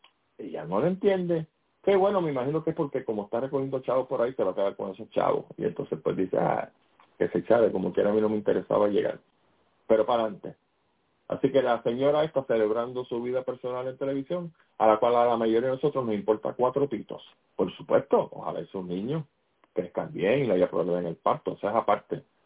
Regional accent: Puerto Rico; ese pájaro imbécil esté pisando mi tierra. Maldito sea la hora que nació en Puerto Rico

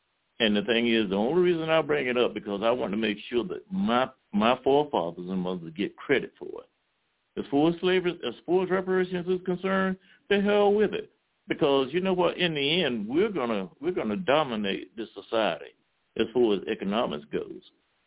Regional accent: New Orleans, Louisiana, United States; I'm like Warren, I can't understand it, but I'm from New Orleans.

